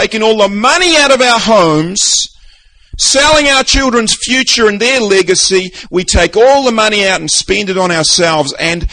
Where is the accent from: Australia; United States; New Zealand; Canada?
New Zealand; moved away; You know, we come from New Zealand, where and we're a relatively rich country.